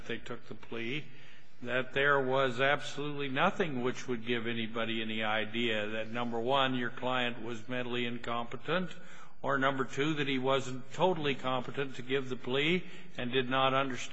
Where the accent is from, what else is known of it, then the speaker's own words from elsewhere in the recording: Idaho, United States; I don't know. I'm just from Idaho.